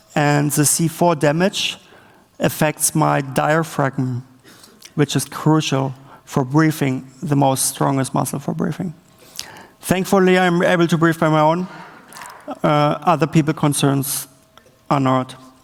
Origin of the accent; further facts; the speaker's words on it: Berlin, Germany; English is a second language; I'm from Berlin.